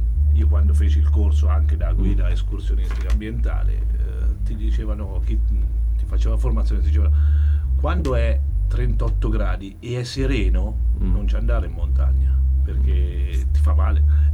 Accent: Colombella, Umbria, Italy; sono di Colombella

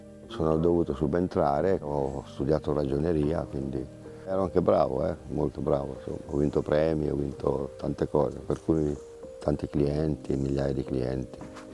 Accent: Bagno di Romagna, Emilia-Romagna, Italy; born there; Sono nato a Bagno di Romagna

